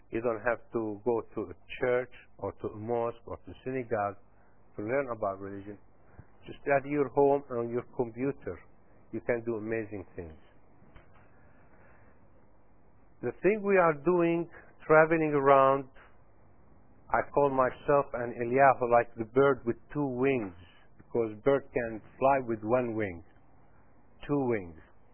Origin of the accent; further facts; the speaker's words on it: Uzbekistan; first language Uzbek; English is a second language; I'm originally from Uzbekistan, so I speak my mother tongue language, the Uzbek language.